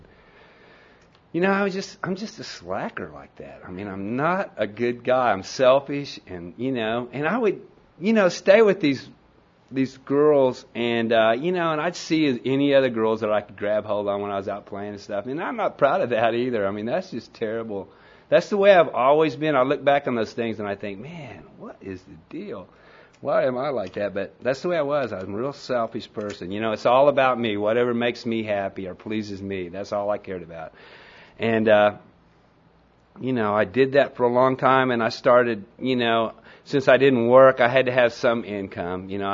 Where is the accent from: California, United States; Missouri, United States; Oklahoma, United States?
Oklahoma, United States; And you know, I'm from Oklahoma, so, you know, I'm used to that kind of watery beer, you know.